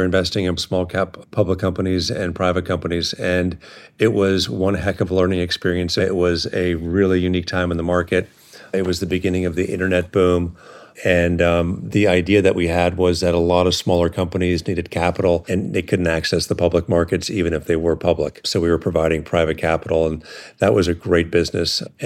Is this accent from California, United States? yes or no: yes; California, United States; also born or lived in New York; Born in New York, raised in Southern California. My father moved our family out to LA in 1972 from New York.